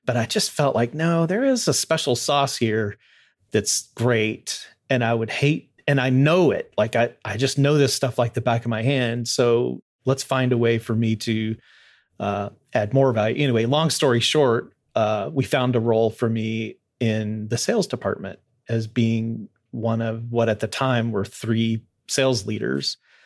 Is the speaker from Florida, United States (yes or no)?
no; Louisville, Kentucky, United States; I grew up mostly in Louisville, moved there when I was pretty young. And so that's where all my family and friends are.